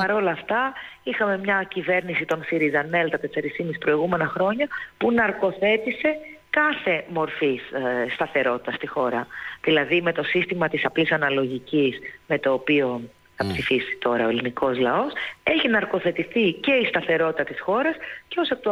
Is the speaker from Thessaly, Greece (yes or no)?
no; Piraeus, Attica, Greece; Είμαι Πειραιώτισσα πάπου προς πάπου, τρεις γενιές τώρα. Και από τους γονείς μου και από τους παππούδες μου. Και επειδή είμαι προσφυγικής καταγωγής, εκτός από τον Πειραιά, δυστυχώς δεν έχουμε τίποτα άλλο.